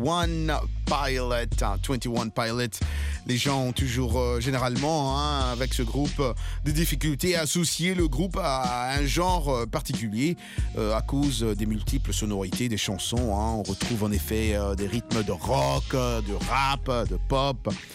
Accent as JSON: {"language": "French", "country": "DR Congo", "moved": "yes", "said": "mon retour. Dans mon pays d'origine, la RDC, après 28 ans."}